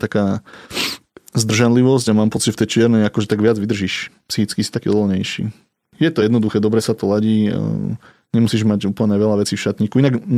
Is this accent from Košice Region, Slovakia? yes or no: no; Nitra Region, Slovakia; ja som vlastne chalan z dediny a býval som tak úplne na okraji a vlastne keď som vyšiel do zahrady, tak tam už boli len polia a ja to vlastne dodnes milujem, že keď som u našich, tak vyjdem von a vidím do tých polí a teda pochádzam to od Nitry, čiže to je viac menej taká rovina